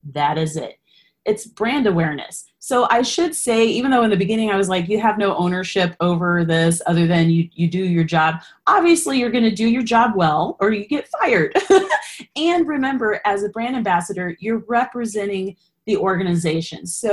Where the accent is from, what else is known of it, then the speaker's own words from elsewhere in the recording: Colorado, United States; I'm from Colorado. I already use those products.